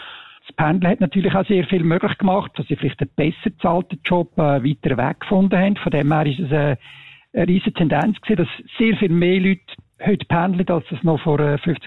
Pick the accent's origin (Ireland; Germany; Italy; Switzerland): Switzerland; Lucerne; ich bin da in der Nähe von einem der ersten Shoppingcenter aufgewachsen in Luzern